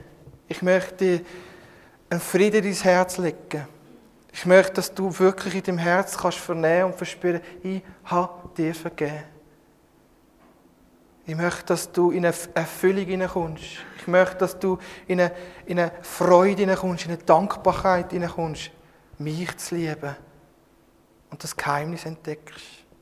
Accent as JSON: {"language": "German", "country": "Switzerland", "said": "Als ich als Schweizer auf Paraguay, Argentinien gegangen bin"}